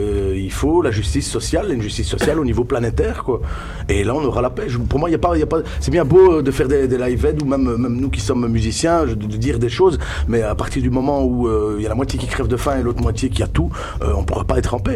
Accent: Binche, Wallonia, Belgium; born there; depuis que mes parents sont là il y a 50 ans, moi je suis né à Binche

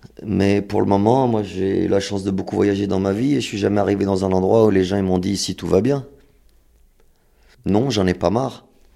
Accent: France; born there; Nous, on est nés en France, dans le pays du tout nucléaire.

